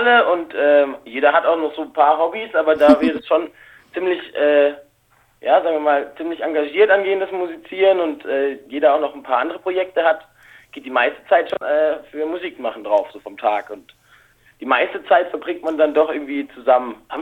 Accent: Freiburg, Baden-Württemberg, Germany; ich komme aus Freiburg, hier ist alles schön und behütet und die Straßen sind sauber.

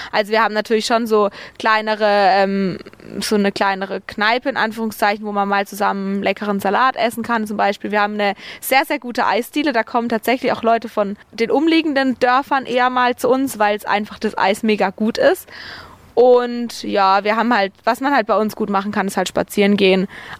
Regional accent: Bötzingen, Baden-Württemberg, Germany; ich wäre nicht gern in Freiburg groß geworden. Bei uns in Bötzingen war das halt wirklich so

